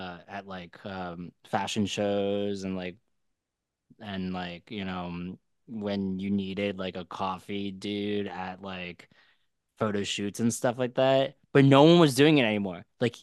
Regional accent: Malaysia; I'm Malaysian, and I went to Malaysia. I went to Kuala Lumpur.

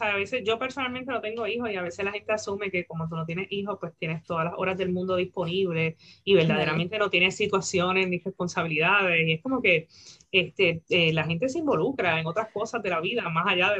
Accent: Isabela, Puerto Rico; para mí como puertorriqueña de Isabela

